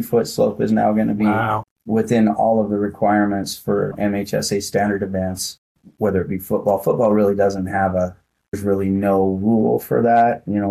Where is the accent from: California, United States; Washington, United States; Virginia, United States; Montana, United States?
Montana, United States; Glasgow; I grew up in Glasgow, and we'd either have our divisional meet here in Billings at Metro Park, or we'd have our state meet here.